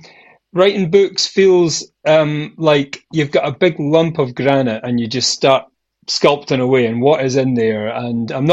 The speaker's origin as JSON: {"language": "English", "town": "Mull", "region": "Scotland", "country": "United Kingdom", "tie": "born or raised there", "said": "as a kid growing up in Mull"}